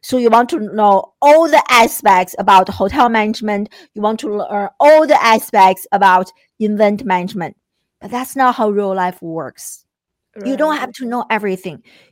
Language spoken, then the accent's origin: English; China; I grew up in China